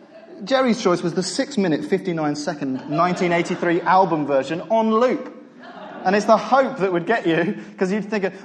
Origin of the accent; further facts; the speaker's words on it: Godalming, South East England, United Kingdom; now in Basingstoke, United Kingdom; I grew up in Godalming, and then I met my wife and we moved to Woking, and now I'm in Basingstoke.